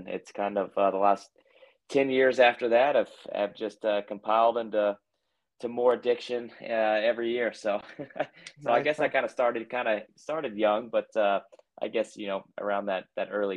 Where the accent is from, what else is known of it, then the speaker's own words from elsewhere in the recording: Texas, United States; now in Durant, United States; I grew up in Texas, so North Texas actually is where I grew up. North of Dallas by about an hour is where I grew up, but I actually live only about 45 minutes from there still.